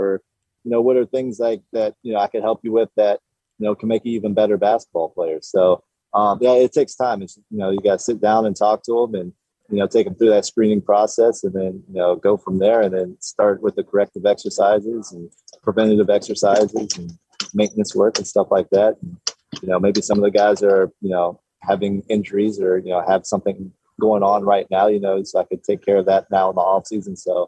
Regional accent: Columbus, Ohio, United States; Super close to home. I'm from Columbus, Ohio, so it's only about, you know, 180 some miles, a couple hours away.

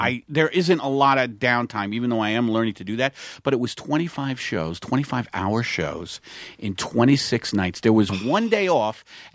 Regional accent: Staten Island, New York, United States

